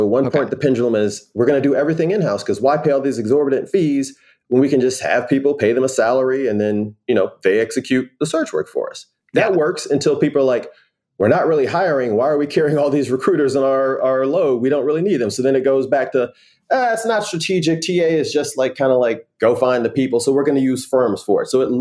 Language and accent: English; Cleveland, Ohio, United States; So, like you, had some familiarity with the 216, born and bred in Cleveland, Ohio.